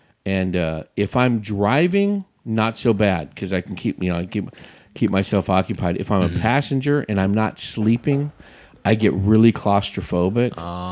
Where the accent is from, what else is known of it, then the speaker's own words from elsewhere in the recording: Arizona, United States; I'm from Arizona. They call it a fiddle.